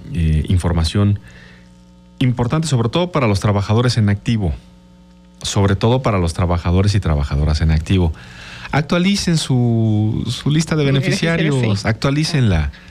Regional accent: Mexico; Porque, miren, es duro decirlo, somos especiales los mexicanos, ¿no?

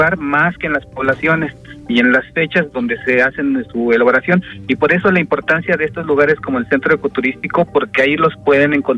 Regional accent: Xochimilco, Mexico City, Mexico; yo soy originario de Xochimilco.

